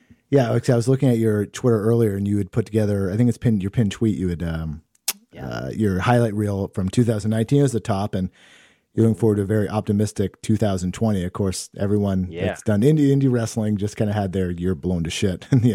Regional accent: Maine, United States; now in New Hampshire, United States; I live in New Hampshire. I am from Maine originally, but I live in New Hampshire

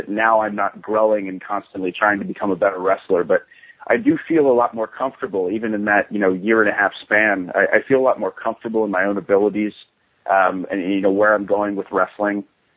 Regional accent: Panama City, Florida, United States; also born or lived in Philadelphia; Well, born and raised in Panama City, guys. But cutting my teeth in Philadelphia.

